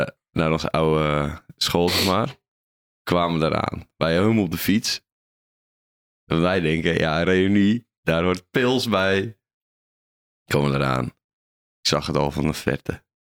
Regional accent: Assendelft, North Holland, Netherlands; Eigenlijk mag ik dat niet vieren, want ik kom uit Assendelft.

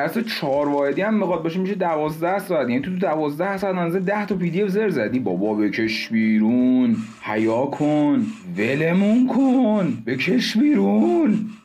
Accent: Iran; همه ما ایرانیم، همه ما ایرانیم.

